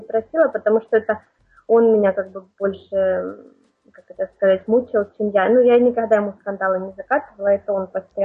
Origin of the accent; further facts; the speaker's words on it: Ukraine; now in France; Я родом из Украины, сейчас живу во Франции.